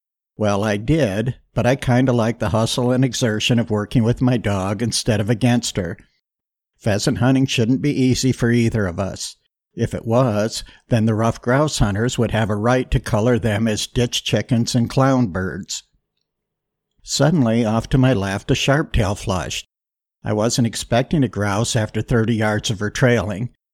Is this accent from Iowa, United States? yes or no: yes; Iowa, United States; I'd hunted pheasants a lot in my home state of Iowa